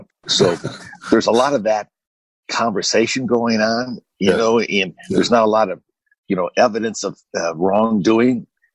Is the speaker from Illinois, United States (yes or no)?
yes; Illinois, United States; I worry about Illinois, obviously, is my home state where I do business and where I raised my family and got my kids educated.